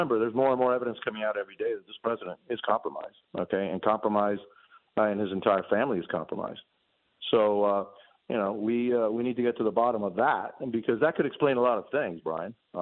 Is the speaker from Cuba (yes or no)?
yes; Cuba; English is a second language; now in United States; I came from Cuba. I've already seen my freedom in my home country disappear.